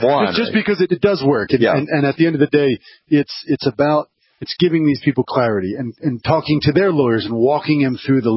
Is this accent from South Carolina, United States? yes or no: no; New Jersey, United States; accent: Jersey; which my Jersey accent doesn't do very well.